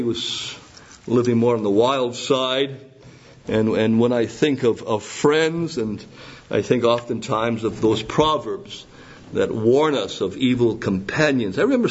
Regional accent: Matheson, Ontario, Canada; born there; I was born in Matheson, Ontario, Canada. I'm a Canadian. Eh?

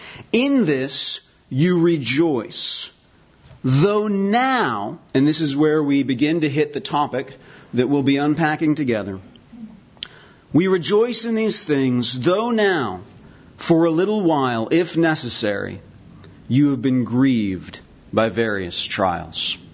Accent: Poulsbo, Washington, United States; I have a good friend that was actually a man that was a missionary in the church that I grew up in Paulsbo, Washington

